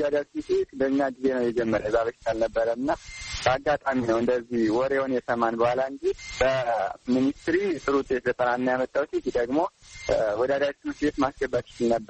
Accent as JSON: {"language": "Amharic", "town": "Sekela", "region": "Amhara", "country": "Ethiopia", "tie": "born there", "said": "ምዕራብ ጎጃም ዞን ሰከላ ወረዳ ነው የተወለድኩት። ገጠራማ ክፍል ነው።"}